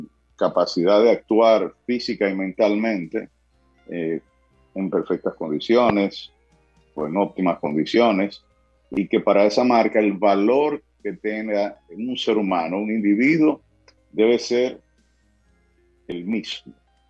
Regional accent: Dominican Republic; si a usted le molesta mi acento, que no debiera molestarle, porque mi origen real y efectivamente yo soy dominicano. Y tengo la nacionalidad porque en algún momento de la vida viví en los Estados Unidos

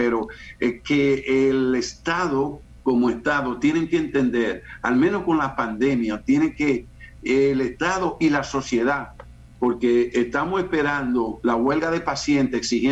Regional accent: Dominican Republic; la inmensa mayoría de los médicos del pueblo dominicano somos dominicanos.

